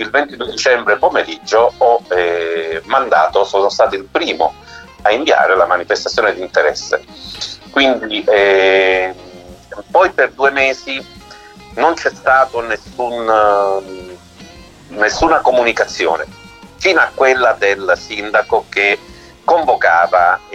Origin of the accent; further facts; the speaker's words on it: Palermo, Sicily, Italy; io sono palermitano, ma da bambino ho sempre frequentato Balestrate, Castellammare del Golfo, quindi tutta la parte del Trapanese.